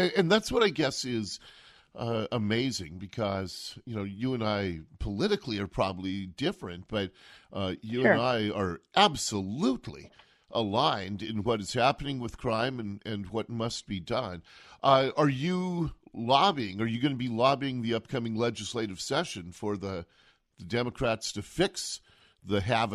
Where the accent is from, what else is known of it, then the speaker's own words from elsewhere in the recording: Seattle, Washington, United States; I grew up in Seattle. I was born and raised here.